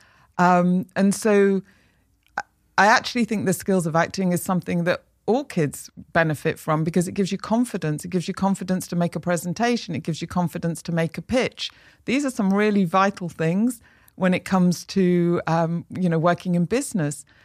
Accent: Manchester, North West England, United Kingdom; I didn't know anybody growing up in Manchester that worked in the creative industries.

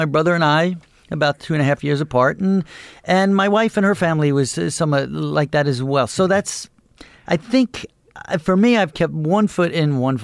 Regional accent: Dix Hills, New York, United States; I grew up in Dix Hills.

